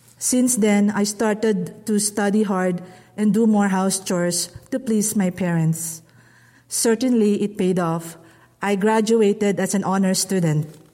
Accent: Quezon City, Metro Manila, Philippines; born there; I was born in Quezon City, Philippines.

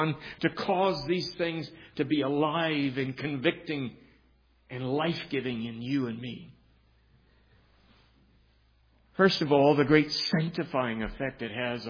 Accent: San Antonio, Texas, United States; Remember, I was in San Antonio, Texas, my hometown, and it's the Alamo City.

